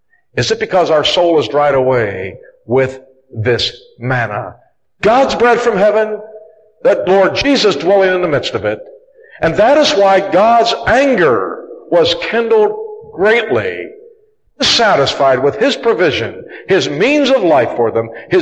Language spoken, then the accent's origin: English; Pittsburgh, Pennsylvania, United States; born there; You understand, I was born in Pittsburgh, all right?